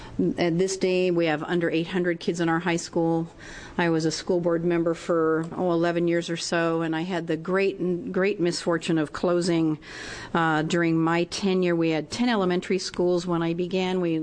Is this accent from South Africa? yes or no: no; Coos Bay, Oregon, United States; I was born and raised in Coos Bay. I go back about four generations. My husband goes back about five.